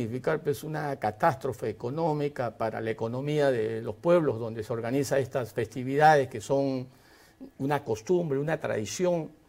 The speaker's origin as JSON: {"language": "Spanish", "country": "Peru", "said": "como buenos peruanos, un proceso electoral limpio."}